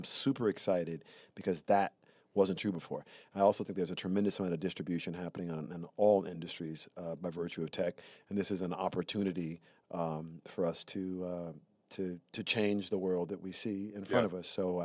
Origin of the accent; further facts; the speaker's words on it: Prichard, Alabama, United States; also born or lived in Mobile; I'm from Mobile, Alabama. Let me be clear. I'm from Pritchett, Alabama.